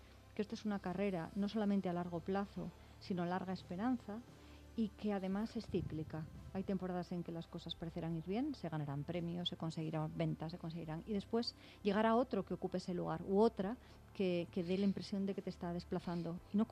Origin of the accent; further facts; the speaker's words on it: Bilbao, Basque Country, Spain; Sí, yo soy vasca. Mi familia es gallega, eran emigrantes gallegos en el País Vasco, pero nací en Bilbao debido a ello.